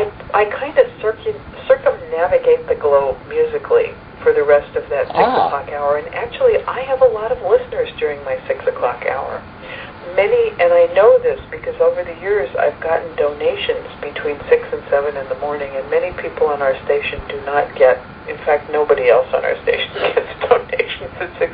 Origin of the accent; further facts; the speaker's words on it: New York City, New York, United States; I grew up in New York like you did.